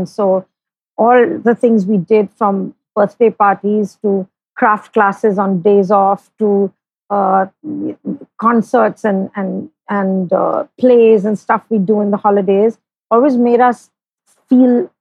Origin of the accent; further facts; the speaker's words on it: Kolkata, West Bengal, India; So I grew up in Calcutta, and it was very different, I think, from growing up anywhere else, which I discovered over the years.